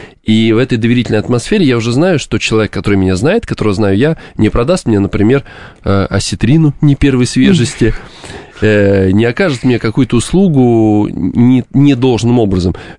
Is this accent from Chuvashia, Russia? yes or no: no; Moscow, Russia; Вырос я в Хамовниках.